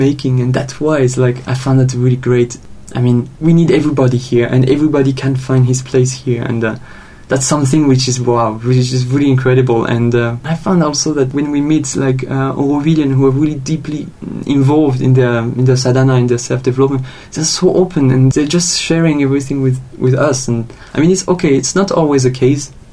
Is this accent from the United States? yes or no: no; France; English is a second language; moved away as an adult; It's like, I came from France. When I came here, I was a tax lawyer who just changed his career to go to the human resources management.